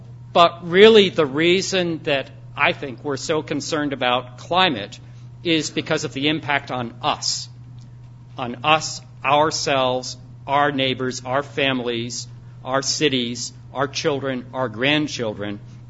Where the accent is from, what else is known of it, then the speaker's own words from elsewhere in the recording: United States; And I was up next, and I said, well, I'm from the United States.